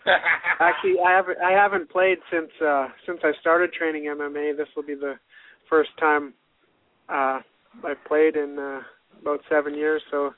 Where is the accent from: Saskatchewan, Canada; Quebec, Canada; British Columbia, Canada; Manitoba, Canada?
Saskatchewan, Canada; Saskatoon; only place in Canada that actually has Access TV. Otherwise, it's all in the States. So people from my hometown actually get to watch me.